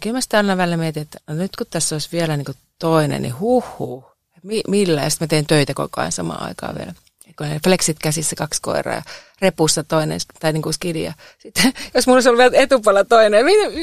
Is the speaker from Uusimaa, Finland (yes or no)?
no; Kuopio, North Savo, Finland; kato kun mä oon Kuopiosta kotoisin, niin savolaisethan on tämmöisiä